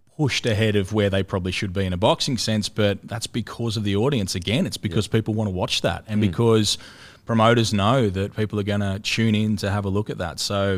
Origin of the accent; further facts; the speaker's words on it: Australia; But to be there as an Australian, as someone who knew Jeff Horn, who'd been on the journey with him for a long time